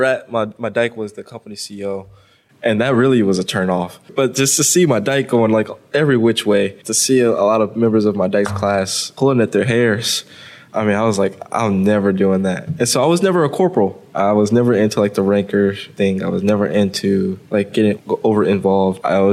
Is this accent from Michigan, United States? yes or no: yes; Detroit, Michigan, United States; I'm from Southwest Detroit, Michigan.